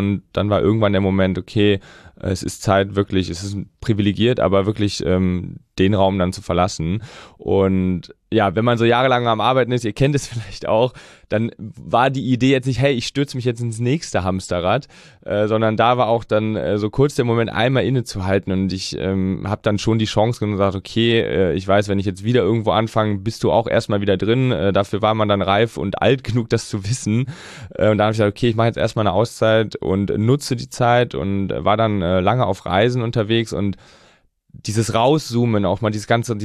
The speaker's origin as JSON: {"language": "German", "region": "Rhineland", "country": "Germany", "said": "Ich komme aus dem Rheinland und bin dann in Düsseldorf, in der Düsseldorfer Altstadt Streife gefahren."}